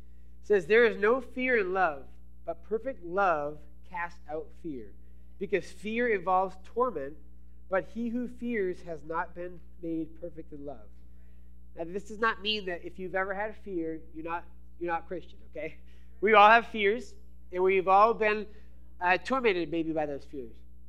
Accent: Maine, United States; moved away as an adult; I was actually born and raised in Maine for my first 19 years of my life.

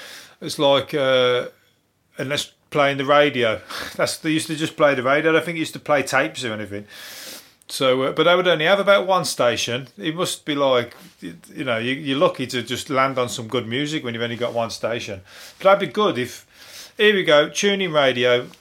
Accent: Birmingham, West Midlands, United Kingdom; I don't want to play the cynic, but I come from Birmingham.

